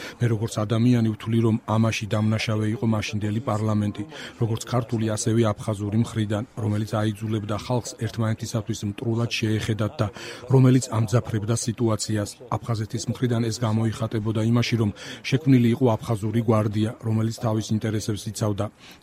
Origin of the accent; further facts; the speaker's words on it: Sukhumi, Abkhazia, Georgia; დავიბადე ქალაქ სოხუმში. სოხუმშივე გავიზარდე, დაამთავრე მეექვსე საშუალო სკოლა, აკაკი წერეთლის სახელობის ქართული საშუალო სკოლა.